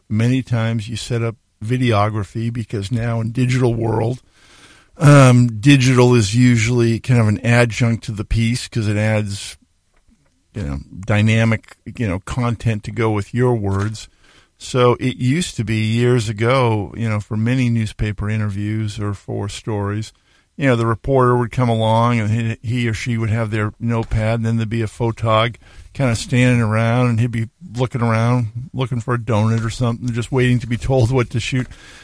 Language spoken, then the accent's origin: English; Massachusetts, United States; I grew up outside of Boston.